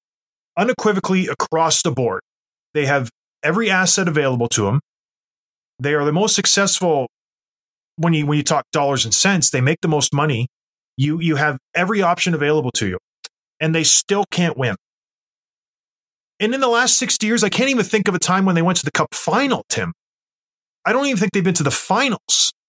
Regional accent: St. Catharines, Ontario, Canada; I grew up in Leafs country, Tim. I grew up in St. Catharines, Ontario

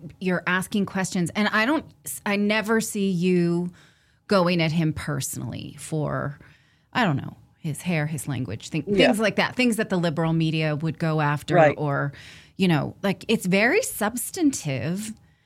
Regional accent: California, United States; I'm from California, so people don't want to hear that I didn't support Kamala Harris

